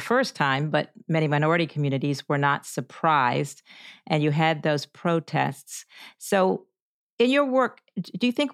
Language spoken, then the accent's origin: English; Baltimore, Maryland, United States; I mean, I grew up in West Baltimore, a community, if you go by my poll of one, that was underprotected and overpoliced.